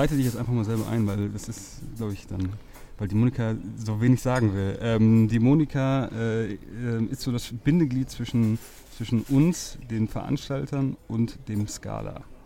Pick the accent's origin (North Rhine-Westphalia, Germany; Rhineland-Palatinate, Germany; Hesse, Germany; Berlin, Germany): North Rhine-Westphalia, Germany; ich bin tatsächlich am Niederrhein aufgewachsen